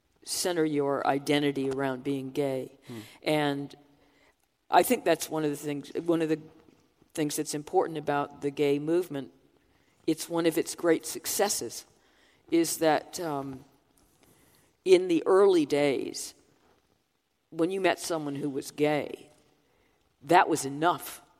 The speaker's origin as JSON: {"language": "English", "country": "United States", "said": "leaving the United States, making my home here. I'm still American."}